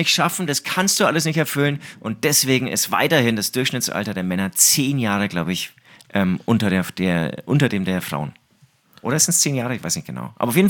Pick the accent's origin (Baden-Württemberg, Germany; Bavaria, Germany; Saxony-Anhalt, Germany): Bavaria, Germany; Herzogenaurach; Wie ihr alle wisst, ich komme aus Herzogenaurach